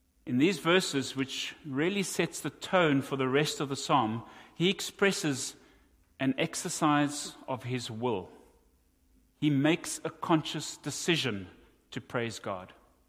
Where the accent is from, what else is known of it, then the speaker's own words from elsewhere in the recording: South Africa; accent: South African; Now, my South African accent doesn't help you here.